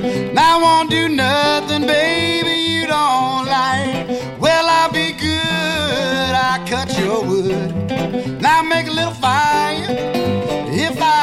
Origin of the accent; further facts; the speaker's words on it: Des Moines, Iowa, United States; Yep, I was born and raised in Des Moines, and I live just north of Des Moines now in southeast Story County, so I've been here pretty much, I've been here my whole life.